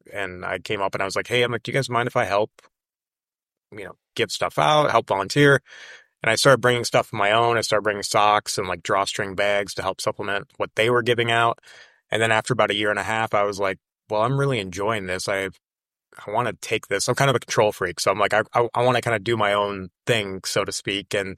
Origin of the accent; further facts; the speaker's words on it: South Dakota, United States; now in Kansas City, United States; I grew up in South Dakota. There wasn't a large homeless population that I saw of people. When I moved to Kansas City is when I first really started seeing it